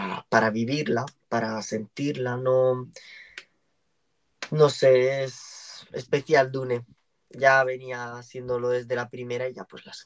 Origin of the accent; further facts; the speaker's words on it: Region of Murcia, Spain; como murciano que tiene solo cines normales